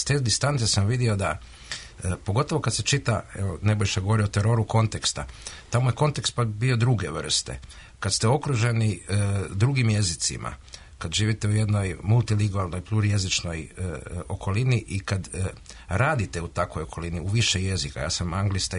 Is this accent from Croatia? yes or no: yes; Croatia; Ja dolazim iz okoline, ja sam iz Hrvatske